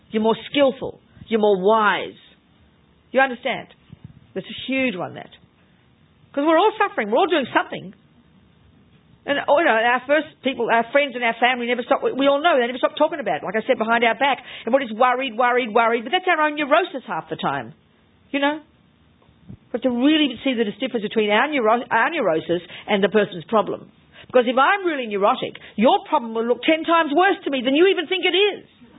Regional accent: Australia; I'm Australian. You see, we were allowed to be blunt.

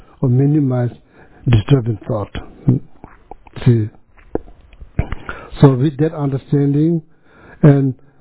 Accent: Sikkim, India; I was born in India, grew up in India, actually born in like Sikkim, which used to be part of Tibet

